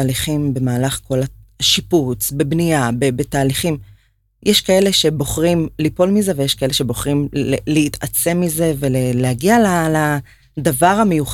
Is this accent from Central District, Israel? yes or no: yes; Rishon LeZion, Central District, Israel; אני מראשון.